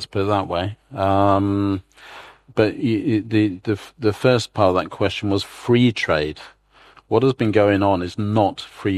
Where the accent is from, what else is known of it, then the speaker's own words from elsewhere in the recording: United Kingdom; We're British. We're not German or European. We do not belong in Europe.